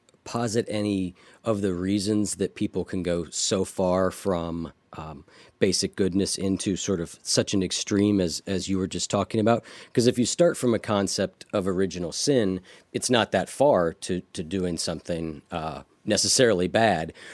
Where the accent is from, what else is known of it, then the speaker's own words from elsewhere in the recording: Columbus, Ohio, United States; We're from Columbus, Ohio.